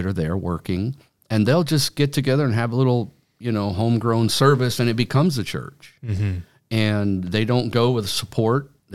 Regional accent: Vancouver, British Columbia, Canada; And I was raised in Vancouver, British Columbia. That was where I was born.

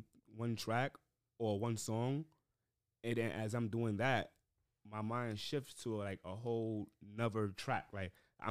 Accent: Harlem, New York, United States; And I'm from Harlem.

